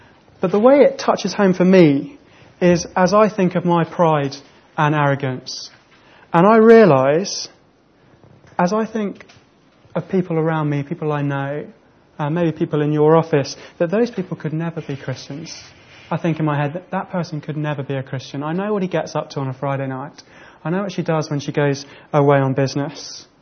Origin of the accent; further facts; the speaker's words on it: England, United Kingdom; but I'm English